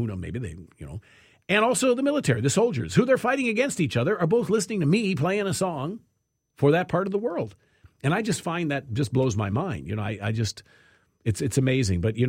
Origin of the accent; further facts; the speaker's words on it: United States; I don't know if that's where you're from originally, but I'm American.